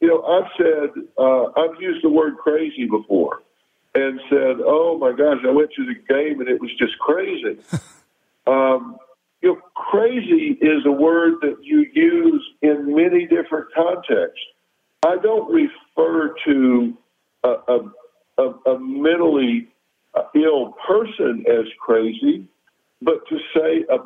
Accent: Mexico City, Mexico; I'm from Mexico City. I'm Mexican.

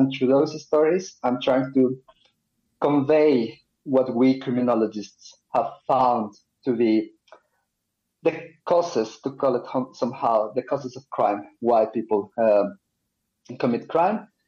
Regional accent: Colombia; They are, well, you know, I'm Latin American, I'm from Colombia, I'm not from a wealthy family, I'm from more of a middle-class family.

